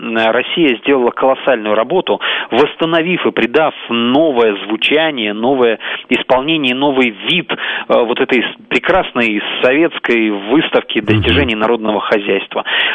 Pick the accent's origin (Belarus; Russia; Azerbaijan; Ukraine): Belarus; Minsk; я так болел, конечно, за город Минск, и не только потому, что я минчанин